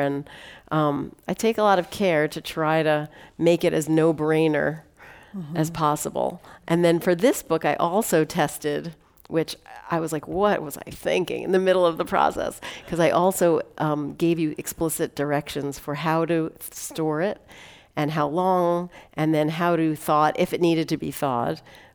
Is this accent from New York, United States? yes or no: yes; Queens, New York, United States; And growing up in Queens, it's really one of the most cultural diverse places in the country, maybe the world.